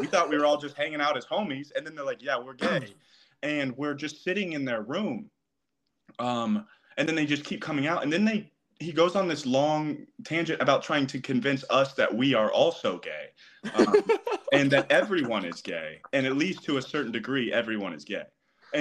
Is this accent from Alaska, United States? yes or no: no; Topeka, Kansas, United States; we grew up in Topeka, Kansas. I didn't really know any gay people.